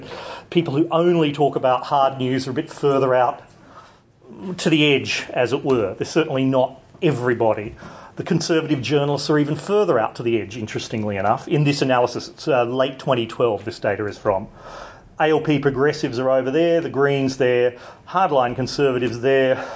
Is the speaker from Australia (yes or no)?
yes; Adelaide, South Australia, Australia; I'm from Adelaide, so say what you like.